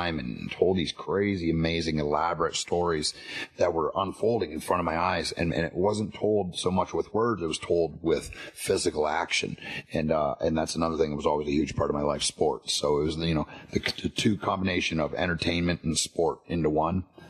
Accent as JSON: {"language": "English", "country": "Canada", "tie": "born or raised there", "said": "I grew up in Canada, so I played hockey."}